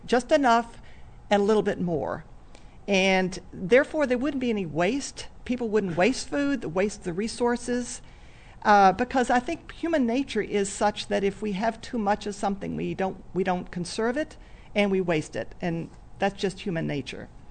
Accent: Plymouth, United States; I'm from Plymouth.

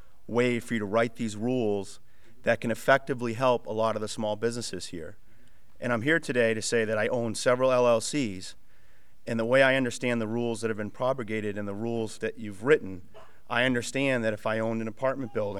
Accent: Farmington, United States; am from the southern part of the state. I'm from Farmington. I actually share a Senate district with Conway

